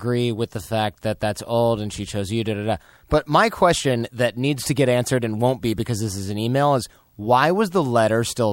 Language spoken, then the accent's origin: English; Michigan, United States; I'm from Michigan